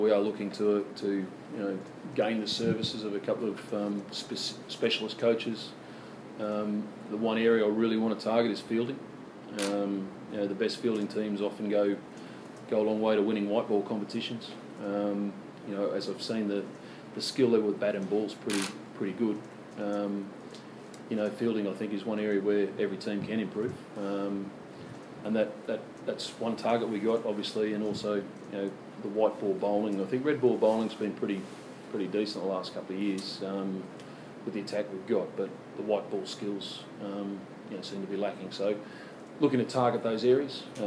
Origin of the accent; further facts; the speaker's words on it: United Kingdom; I'm British, by the way.